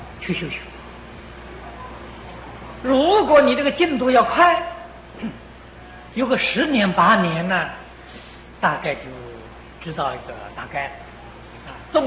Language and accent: Chinese; China; 他也不像我们中国人讲灵魂啊